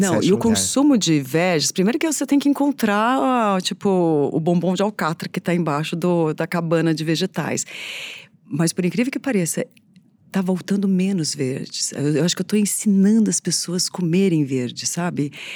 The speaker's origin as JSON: {"language": "Portuguese", "region": "São Paulo", "country": "Brazil", "said": "isso é interior paulista, né? Então não tem como, eu sou daqui, né? O meu pé, eu sou brasileira."}